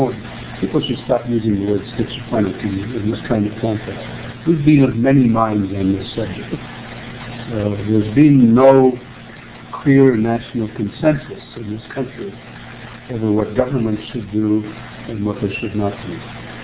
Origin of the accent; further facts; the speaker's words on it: Montreal, Quebec, Canada; When I was a kid growing up in Montreal, if you had a radio, you had to have a license for it.